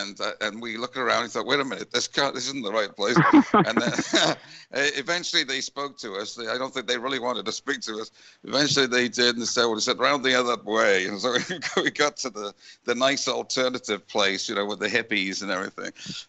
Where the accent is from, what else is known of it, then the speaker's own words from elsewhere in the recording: Wales, United Kingdom; I grew up in Wales.